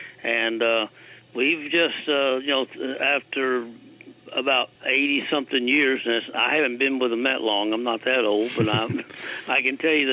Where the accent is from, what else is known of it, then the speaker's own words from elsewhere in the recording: Shenandoah, Iowa, United States; born there; I was born in Shenandoah, and for years they were on KMA radio over there